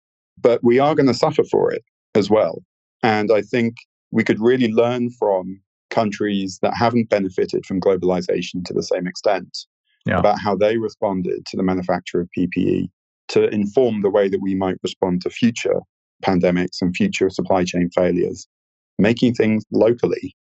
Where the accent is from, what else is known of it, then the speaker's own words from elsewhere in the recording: London, United Kingdom; So globalized supply chains serve London, my hometown, very well.